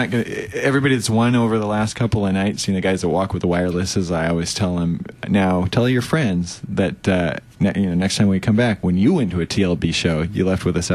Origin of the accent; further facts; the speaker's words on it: Los Angeles, California, United States; born there; But I was born there, and so I feel like I can say whatever I want.